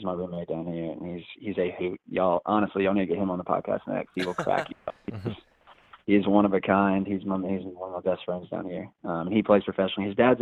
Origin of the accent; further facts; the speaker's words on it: Atlanta, Georgia, United States; when I was growing up in Atlanta, you know, if I would like to be 24 and, you know, living at Sea Island or St. Simons